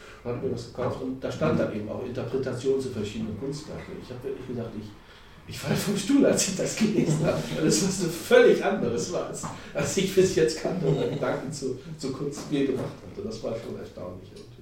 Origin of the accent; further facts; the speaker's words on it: East Germany, Germany; wir sind natürlich auch Camper aus dem Osten, gebürtige Ostler sozusagen.